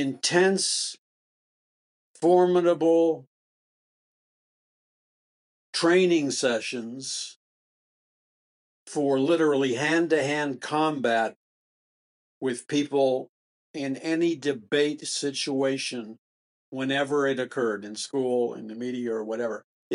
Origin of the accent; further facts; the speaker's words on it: New York City, New York, United States; I grew up in New York City.